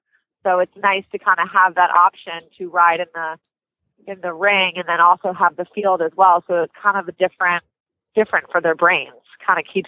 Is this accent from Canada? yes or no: no; East Coast, United States; now in Chicago, United States; being in Chicago, I like I said, I came from the East Coast, so I don't get to see all my friends all the time.